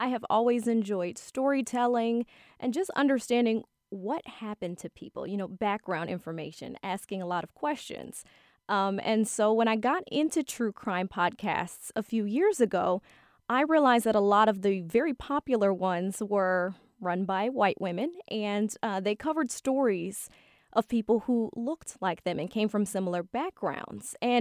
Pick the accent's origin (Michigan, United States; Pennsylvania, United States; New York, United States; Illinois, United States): Illinois, United States; Chicago; I grew up in Chicago